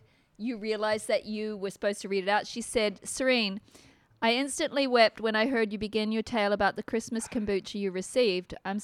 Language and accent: English; Australia; It was really sad when I was in school growing up in Australia